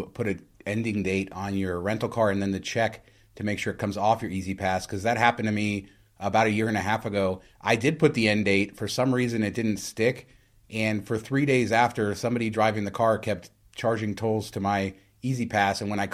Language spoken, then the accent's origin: English; California, United States; Yeah, growing up in California, we have so many freeways.